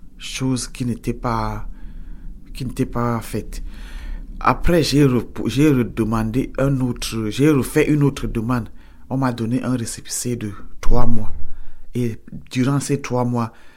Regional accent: Cameroon; moved away as an adult; J'ai quitté le Cameroun parce que je venais retrouver mon époux. Donc c'est pour ça que je suis parti du Cameroun.

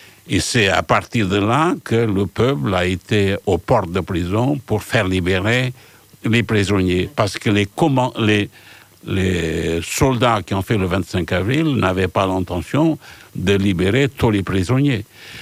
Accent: Portugal; moved away as an adult; Moi, j'étais parti du Portugal 10 ans avant pour fuir la guerre coloniale.

